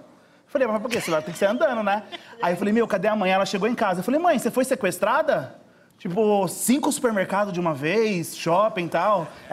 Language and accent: Portuguese; São Paulo, Brazil; Eu sou da Vila Maria, né? Eu saí de lá.